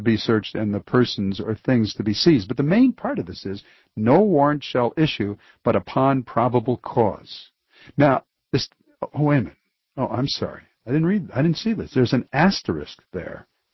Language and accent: English; Detroit, Michigan, United States; Judge Anna Diggs Taylor of the United States District Court in my hometown of Detroit